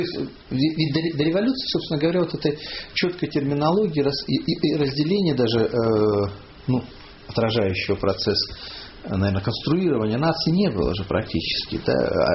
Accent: Omsk, Omsk Oblast, Russia; вот я сам из Омска, едешь и видишь, как постепенно меняется этнический тип по территории России.

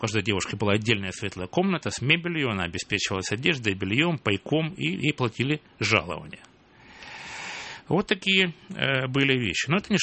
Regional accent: Rostov-on-Don, Rostov Oblast, Russia; о моем родном городе Ростове.

